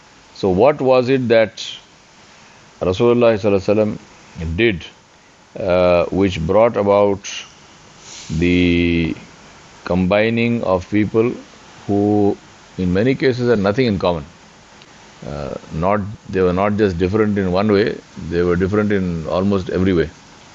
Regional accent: Hyderabad, Telangana, India; first language Urdu; English is a second language; am Hyderabadi. So this is gives me a sense of identity. I am from this place. I am Urdu speaking. My mother tongue is Urdu. My mother tongue is not Tamil. My mother tongue is not Malayalam.

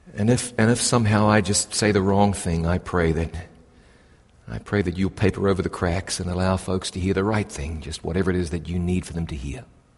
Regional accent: New Zealand; moved away; When I think back about what it is about my home country, I've been gone from New Zealand for 21 years.

